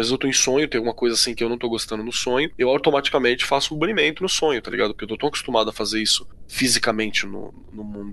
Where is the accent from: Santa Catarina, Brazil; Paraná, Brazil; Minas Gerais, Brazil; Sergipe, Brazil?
Santa Catarina, Brazil; Mafra; Abraço pro pessoal de Mafra que tá ouvindo agora. Bota aí no comentário. Sou de Mafra.